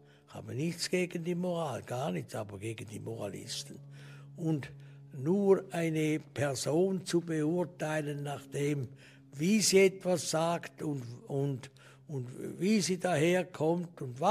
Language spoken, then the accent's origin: German; Switzerland; Ich bin Schweizer